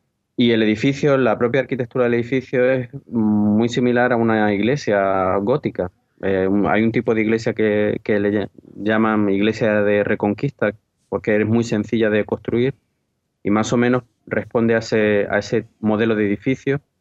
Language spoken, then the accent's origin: Spanish; Torremolinos, Andalusia, Spain; En realidad soy de Torremolinos, pero Málaga, sí.